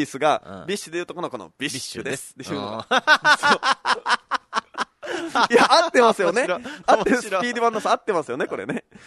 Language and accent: Japanese; Kimotsuki, Kagoshima, Japan; 肝付坂はいつできるんかのって、いや肝付坂46できないですから。僕の地元ですね。